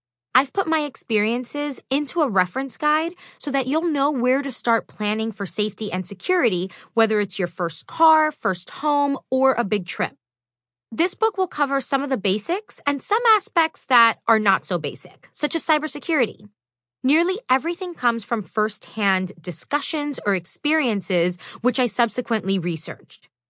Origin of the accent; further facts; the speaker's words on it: Miami, Florida, United States; growing up in Miami, I'd come across a lot of stray dogs and cats.